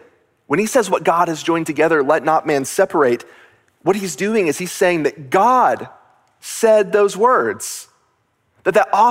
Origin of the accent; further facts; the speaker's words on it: Texas, United States; I grew up in Texas.